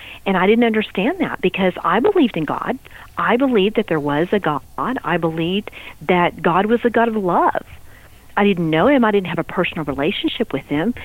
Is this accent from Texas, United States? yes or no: yes; Texas, United States; You know, I was from West Texas, and that's, you know, pop your beer and sit on the back of your truck, and you know, that was kind of the way we did Friday nights, right?